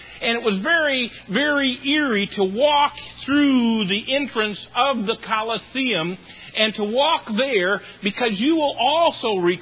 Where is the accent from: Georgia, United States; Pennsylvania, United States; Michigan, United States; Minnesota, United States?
Michigan, United States; now in Wisconsin, United States; I was born in Michigan. I was reared in Michigan. All the years of my life, went to school in Michigan, pastored in Michigan, until I came to Wisconsin